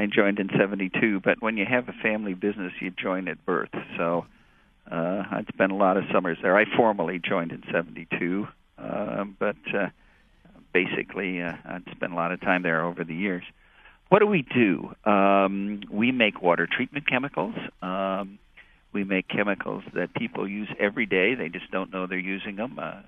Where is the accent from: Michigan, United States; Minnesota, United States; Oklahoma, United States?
Michigan, United States; Mount Clemens; also born or lived in Detroit; I was born in Detroit. Early years in Detroit, grade school in East Detroit, high school in Mount Clemens.